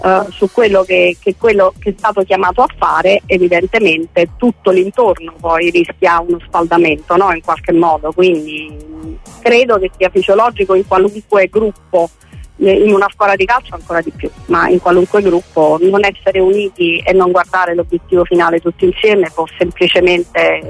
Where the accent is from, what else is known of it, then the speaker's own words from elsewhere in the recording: Naples, Campania, Italy; sono campana, sono napoletana